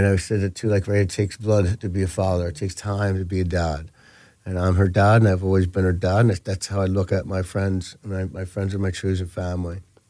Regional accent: Philadelphia, Pennsylvania, United States; You know, my partner's gonna get hey Philly. I'm from Philly, yo.

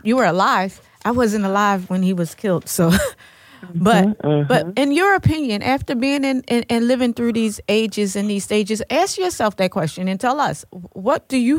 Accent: Philadelphia, Pennsylvania, United States; I'm from North Philly. I live in West Philly.

